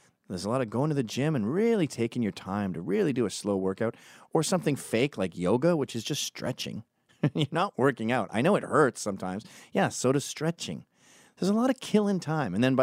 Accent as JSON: {"language": "English", "region": "Scotland", "country": "United Kingdom", "said": "Like if I was hired because I'm Scottish at some company"}